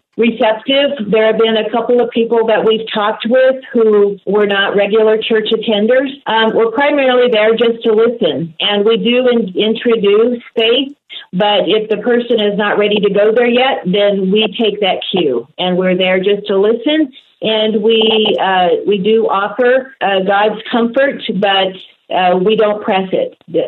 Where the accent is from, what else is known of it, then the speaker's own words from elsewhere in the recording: Dallas, Oregon, United States; now in Eugene, United States; Well, I'm a native of Oregon, and I grew up in a little town called Dallas, right outside of Salem, and that's where I grew up.